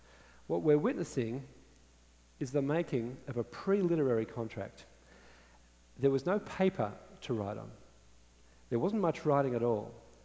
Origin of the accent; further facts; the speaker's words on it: Australia; I'm Australian. Don't know if you guessed.